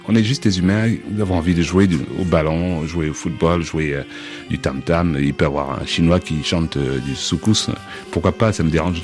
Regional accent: Cameroon; Même chez moi, au Cameroun, je vois les discriminations qu'on a sur place.

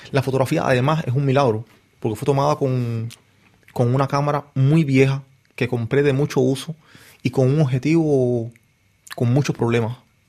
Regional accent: Cuba; Creo que yo como cubano puedo acceder más que quizá a un fotógrafo extranjero

